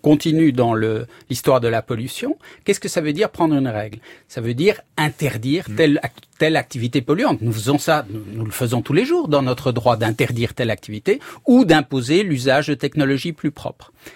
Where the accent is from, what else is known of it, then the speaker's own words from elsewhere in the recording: Belgium; Donc, moi, vous savez, je viens de Belgique.